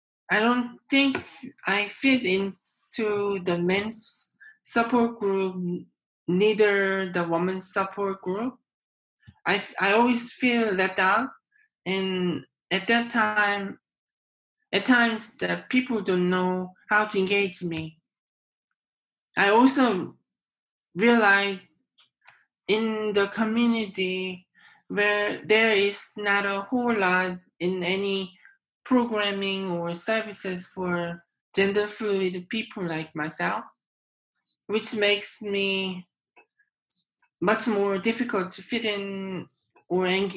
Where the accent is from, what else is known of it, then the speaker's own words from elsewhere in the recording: South Korea; English is a second language; now in Canada; I came from Korea. About 10 years ago, I came in as a tourist. And when I arrived to Canada at the immigration, I claimed I'd like to be applying for a refugee claimant.